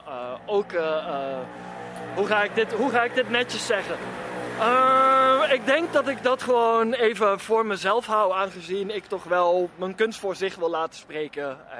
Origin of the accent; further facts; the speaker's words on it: Eindhoven, North Brabant, Netherlands; Nee, ik kom uit Eindhoven.